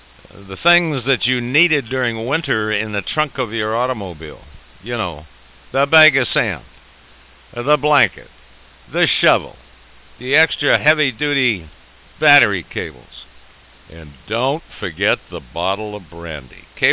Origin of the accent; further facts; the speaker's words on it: San Francisco, California, United States; also born or lived in Hawaii, United States; Having been born in the Hawaiian Islands, and good morning to Todd, if he's still listening out there. And I was raised in San Francisco